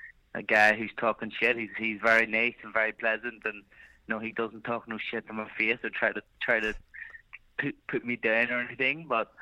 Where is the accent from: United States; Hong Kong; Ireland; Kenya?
Ireland; I believe that because I am Irish, you know, I need to represent my country